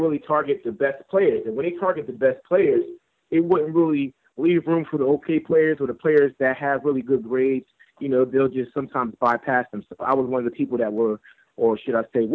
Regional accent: Irvington, New Jersey, United States; All right, so I'm from Irvington, New Jersey. It's really close to Newark, New Jersey. A lot of people have heard of Newark, New Jersey. I went to school in Irvington and grew up in Irvington my whole life.

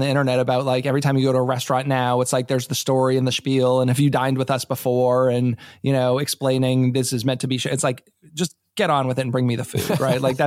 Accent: New England, United States; now in Maryland, United States; And I'm not from here. I'm from New England originally.

